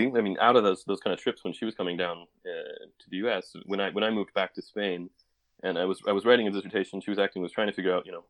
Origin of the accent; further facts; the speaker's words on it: Chicago, Illinois, United States; also born or lived in Tulsa, Oklahoma / Colorado / Texas / Georgia; I was born in Tulsa, Oklahoma, left there when I was about 5 or 6 years old, and grew up predominantly after that in Chicago. But after, we lived in Colorado, Texas, Georgia.